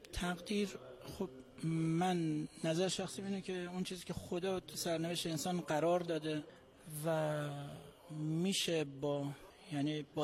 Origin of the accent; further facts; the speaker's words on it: Mashhad, Razavi Khorasan, Iran; born there; من خودم متولد اینجا، متولد مشهدم